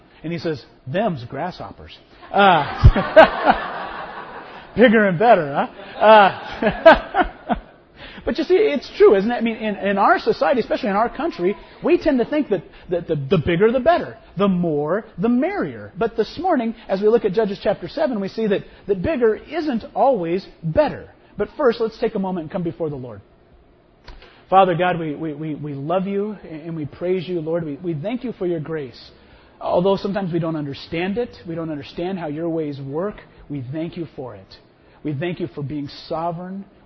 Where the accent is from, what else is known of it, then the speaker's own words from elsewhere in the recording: Texas, United States; born there; Now, I was born in Texas, so I feel I have some right to tell this story